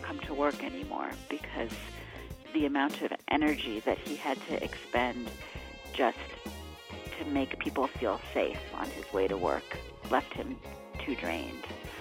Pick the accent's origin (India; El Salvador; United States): United States; California; also born or lived in New York; Well, I was born in New York, raised in California, and did my growing up probably starting in my early 20s